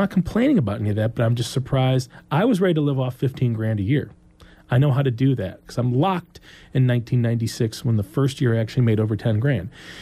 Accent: Midwest, United States; But as a Midwesterner, I will never indulge

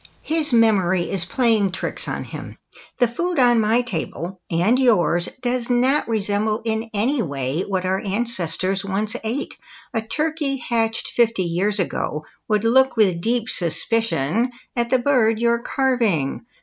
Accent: Connecticut, United States; When I was growing up in Connecticut, my mother bought corn, poultry, and tomatoes from the farm next door.

